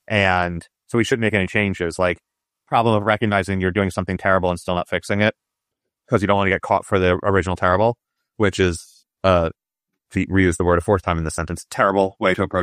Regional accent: New York City, New York, United States; I was from New York City, but, like, does that help?

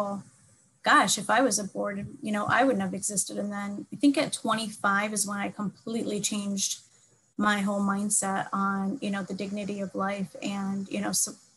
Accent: Detroit, Michigan, United States; also born or lived in San Diego; I was also born in Detroit. I was raised mostly in Detroit, but I think I was about 11 or 12 years old. We moved to California and San Diego, and then we moved back to Michigan

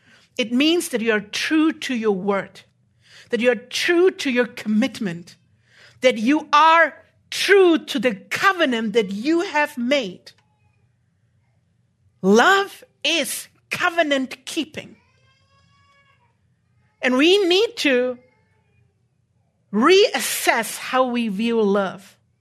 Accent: Germany; English is a second language; I'm from Germany, okay? I don't know your proverbs very well.

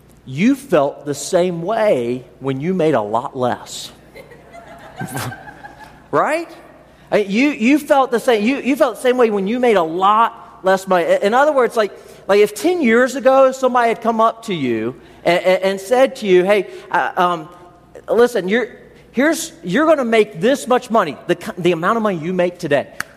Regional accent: United States; No, I'm an American. I can't lower my standard of living. They might deport me, right?

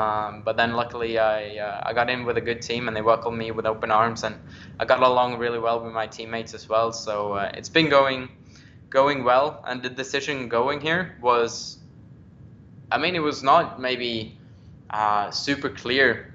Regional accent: Sweden; Just as excited as I still was in Europe

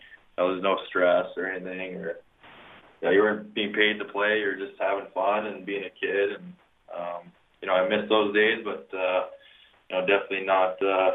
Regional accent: Edmonton, Alberta, Canada; I grew up in McLeod, so McLeod outdoor rink. That's where I went almost every day after school.

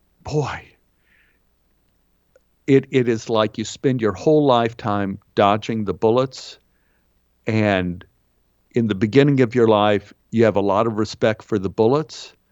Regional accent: Dallas, Texas, United States; I'm from Dallas, Texas.

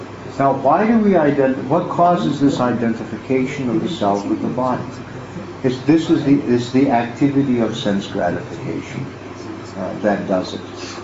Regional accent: United States; And as an American, I know that my civic duty is to consume as much as possible.

